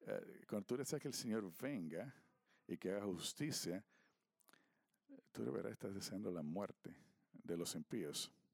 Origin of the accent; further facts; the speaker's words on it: South Dakota, United States; Spanish is a second language; Yo soy del sur de Dakota